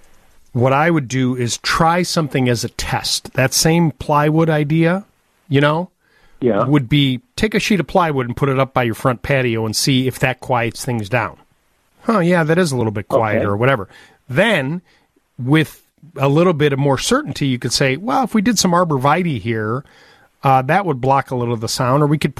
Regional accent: Wisconsin, United States; Oh, and I'm from Wisconsin.

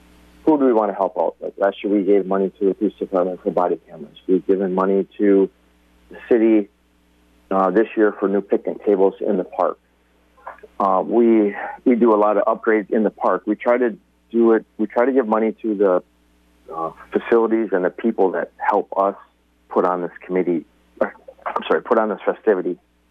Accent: Columbus, United States; I grew up here in Columbus, and I've always went to the festival and parade and watched the fireworks.

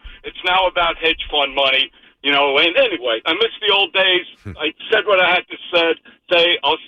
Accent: Queens, New York, United States; And I'm a huge Mets fan. I grew up in Queens. I'm 66.

